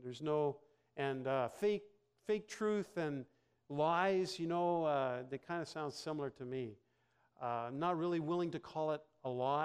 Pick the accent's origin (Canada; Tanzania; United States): Canada; I'm Canadian, right?